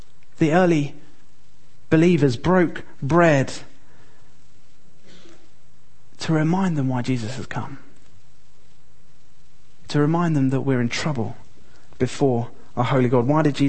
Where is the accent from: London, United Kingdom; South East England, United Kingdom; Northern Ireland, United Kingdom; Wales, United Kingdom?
London, United Kingdom; I grew up in London and every day took the tube to school